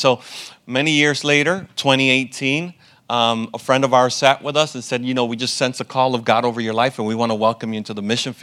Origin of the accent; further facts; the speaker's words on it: Dominican Republic; now in Toledo, United States; That yes led us to Toledo, Ohio, even though I'm from Dominican Republic and I like it warm.